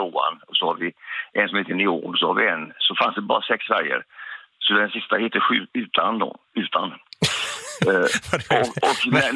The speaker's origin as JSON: {"language": "Swedish", "region": "West Sweden", "country": "Sweden", "lives_now": "Västerhaninge, Sweden", "said": "Jag kommer från väster, säger jag. Men det hörs, säger de. Så lägger jag till Västerhaninge. Ja, vi flyttade hit upp för 16 år sedan, tvärs över Sverige."}